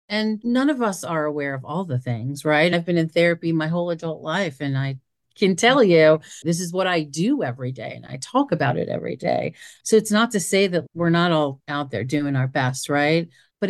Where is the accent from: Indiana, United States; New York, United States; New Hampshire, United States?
New York, United States; I'm from New York.